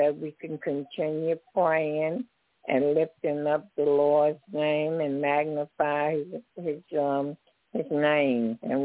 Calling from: Homer, Louisiana, United States; y'all keep us in prayer in Homer, Louisiana, that they would open up a Sabbath church

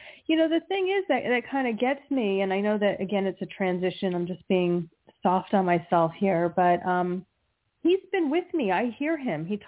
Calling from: New Jersey, United States; New Jersey.

